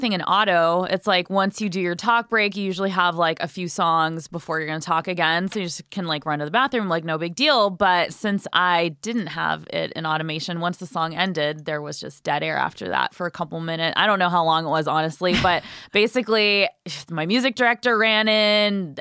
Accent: Rancho Cucamonga, California, United States; Yeah, I did. I'm from Rancho Cucamonga, uh-huh, so like a couple hours east.

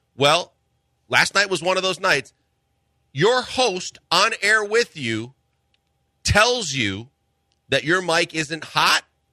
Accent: Milwaukee, Wisconsin, United States; So growing up in Milwaukee, Dan Plesac was a pitcher for the Brewers. And so when I was a little kid, I saw Dan Plesac pitch.

